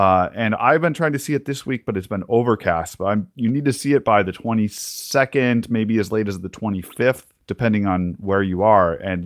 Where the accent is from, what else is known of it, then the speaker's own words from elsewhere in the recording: North Dakota, United States; I grew up in North Dakota on the eastern side, which is like the flattest area in the world.